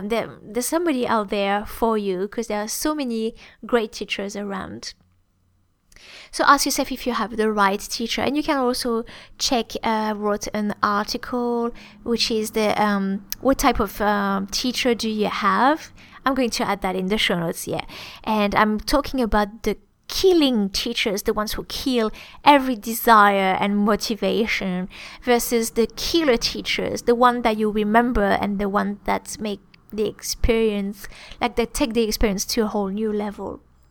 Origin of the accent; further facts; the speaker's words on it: France; I always send a monthly recording in French with a little story about me or about growing up in France.